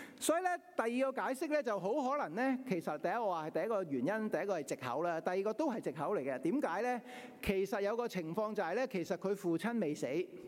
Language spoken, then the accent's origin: Chinese; China; 其实我们中国人很重视孝道